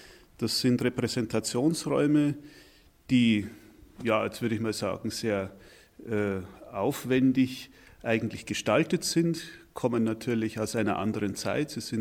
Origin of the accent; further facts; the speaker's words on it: Anger, Bavaria, Germany; 45 Minuten mit dem Fahrrad von hier entfernt, bin ich auf einem kleinen Dorf namens Anger aufgewachsen. Und meine Heimat, das ist, wenn ich es genau betrachte, ein Stück Beute-Bayern.